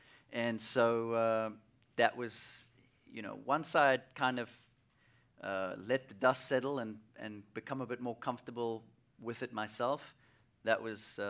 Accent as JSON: {"language": "English", "country": "South Africa", "tie": "born or raised there", "said": "as a young kid growing up in South Africa, just fell in love with the game"}